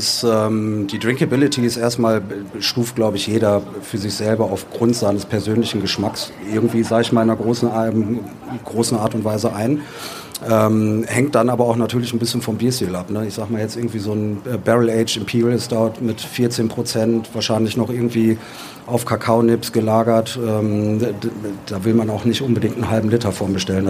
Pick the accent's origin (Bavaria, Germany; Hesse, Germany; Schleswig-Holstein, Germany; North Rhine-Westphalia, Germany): North Rhine-Westphalia, Germany; Düsseldorf; gut, wir sind Düsseldorfer selber, wir trinken Altbier, wir lieben Altbier.